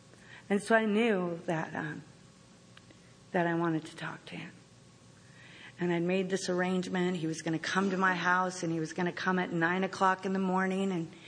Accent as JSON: {"language": "English", "town": "Lynden", "region": "Washington", "country": "United States", "tie": "born or raised there", "said": "outside my hometown, Linden, Washington. This little Dutch town. There's this big mansion out there. Not a lot of mansions where I come from."}